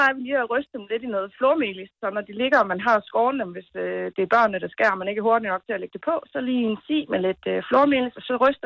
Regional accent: Staby, Central Denmark Region, Denmark; Jeg er fra Staby.

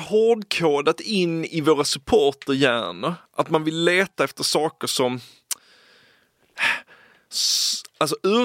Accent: Malmö, Skåne, Sweden; och det är så här, jag är från Malmö

